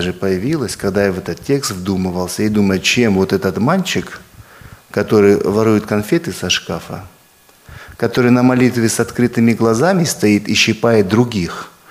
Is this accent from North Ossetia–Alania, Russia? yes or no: yes; North Ossetia–Alania, Russia; Я тоже из Осетии, живу в одном из сел. Село называется наше Октябрьское.